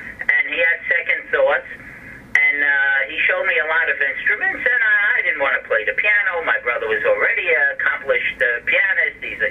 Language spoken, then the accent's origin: English; Brooklyn, New York, United States; But growing up in Brooklyn, when they saw